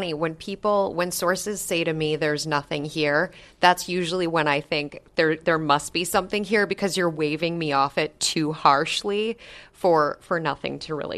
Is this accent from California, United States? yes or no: no; Minneapolis, Minnesota, United States; I grew up in Minneapolis, and I definitely saw some of those stories.